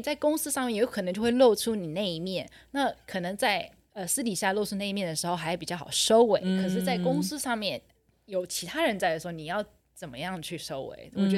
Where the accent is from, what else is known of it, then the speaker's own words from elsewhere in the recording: United States; 当时是因为我是在美国长大的